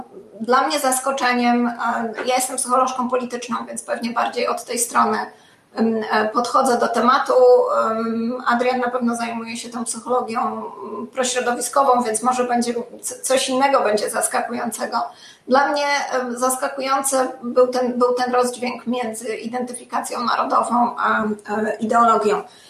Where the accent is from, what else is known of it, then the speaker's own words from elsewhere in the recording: Łódź, Łódź Voivodeship, Poland; born there; Ja jestem z urodzenia łodzianką.